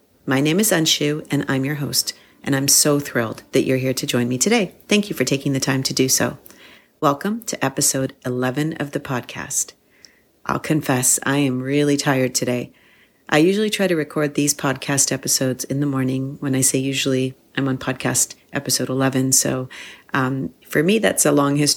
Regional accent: Canada; I am Canadian

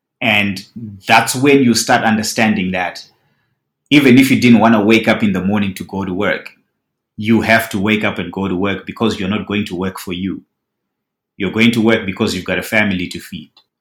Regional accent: Zimbabwe; now in Australia; I grew up in Zimbabwe. Was I going to make it as much as I've made it now if I stayed in Zimbabwe?

